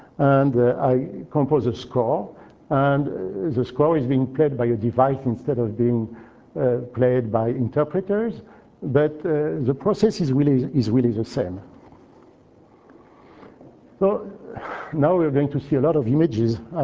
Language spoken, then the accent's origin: English; France; English is a second language; I've been growing up in France, and I spent a considerable amount of time in art galleries and in museums.